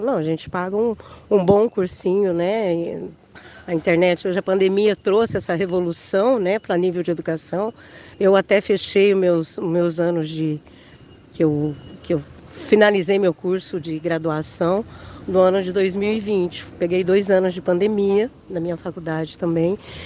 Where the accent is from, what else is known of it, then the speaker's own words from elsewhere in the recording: Cornélio Procópio, Paraná, Brazil; Não, nós somos de Cornélio Procópio.